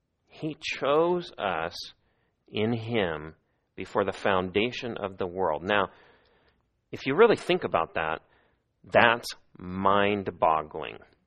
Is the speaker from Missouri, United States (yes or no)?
yes; Missouri, United States; I've been a baseball fan most of my life, and I grew up in Missouri, which means I was a Cardinals fan